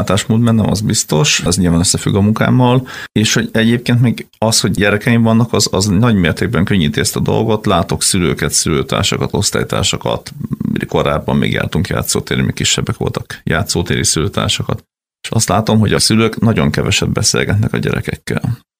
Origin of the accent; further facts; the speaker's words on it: Gyula, Békés, Hungary; mi ugye ő is Gyulai, én is Gyulai vagyok